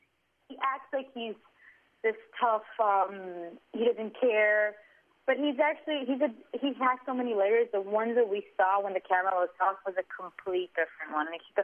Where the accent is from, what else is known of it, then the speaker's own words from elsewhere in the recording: Miami, Florida, United States; well, I grew up in Miami, but my mom was married to a Cuban raptor.